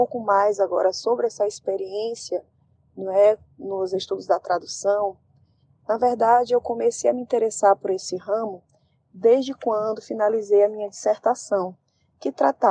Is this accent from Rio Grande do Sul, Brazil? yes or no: no; São Luís, Maranhão, Brazil; born there; Nasci aqui em São Luís do Maranhão.